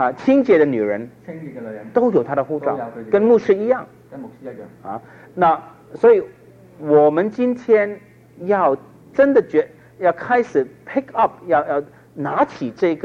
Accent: China; 所以我们中国人呢，很会算哈。

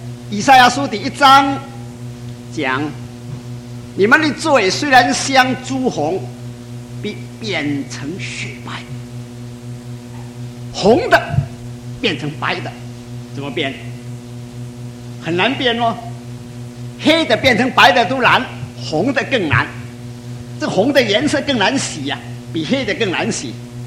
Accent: Fujian, China; 我到上海的时候啊，我们福建人从来没看见过下雪

